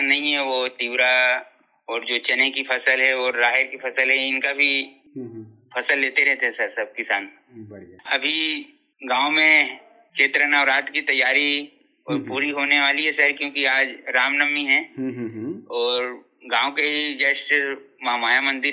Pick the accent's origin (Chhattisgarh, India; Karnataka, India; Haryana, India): Chhattisgarh, India; आपके तरफ जाए तो जैसे ही हम लोग सरगांव मनियारी पुल पार करते हैं तो हम मना बिलासपुर जिला मिल जाता है। और इस साइड हमारे गांव के बगल में ही 10 या 8 किलोमीटर के दूर में ही बेमेतरा जिला मिल जाता है।